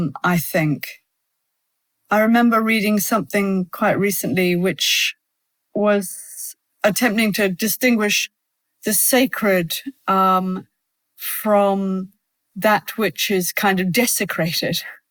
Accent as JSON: {"language": "English", "country": "New Zealand", "tie": "born or raised there", "said": "Well, I grew up in New Zealand"}